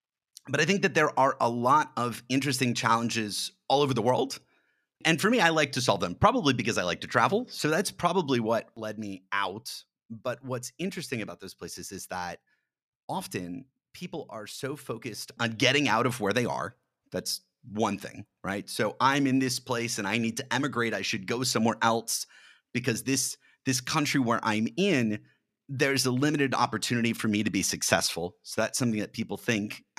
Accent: Los Angeles, California, United States; now in San Francisco, United States; Well, I can say that I'm from Los Angeles. There are reasons for leaving Los Angeles. It has a tech community, but that's not primarily what Los Angeles is about. So it was logical to move up to San Francisco

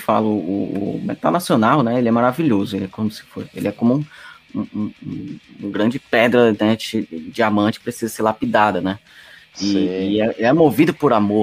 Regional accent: Fortaleza, Ceará, Brazil; aqui eu sou de Fortaleza, né

